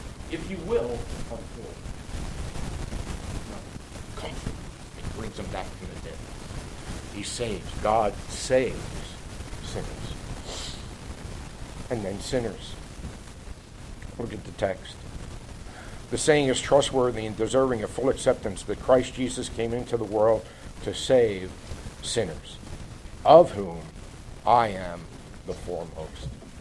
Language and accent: English; Bronx, New York, United States; I grew up in the Bronx. I don't know the difference between tulips and daisies, all right?